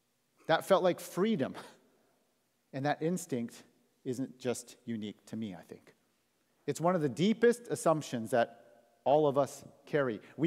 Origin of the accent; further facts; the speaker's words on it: Canada; also born or lived in United States; I am an American-born Chinese kid who grew up in Canada